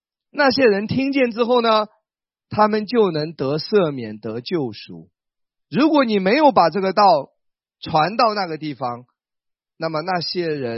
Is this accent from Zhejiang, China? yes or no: yes; Wenzhou, Zhejiang, China; 我老家是温州的，